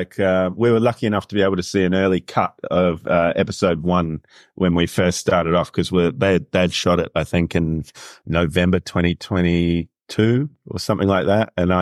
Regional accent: Wellington, New Zealand; When I was when I was growing up in Wellington, New Zealand, I lived with my mum.

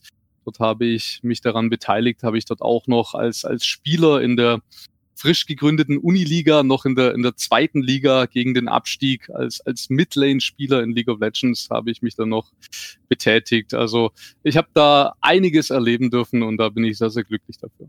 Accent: Stuttgart, Baden-Württemberg, Germany; accent: Swabian; auch man hörte so ein bisschen an meinem schwäbischen Akzent, sind wir eine Familie aus Stuttgart

